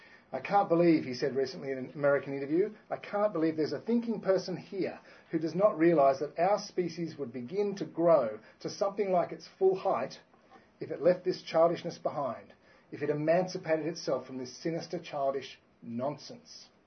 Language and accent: English; Australia; I speak to you tonight as an Australian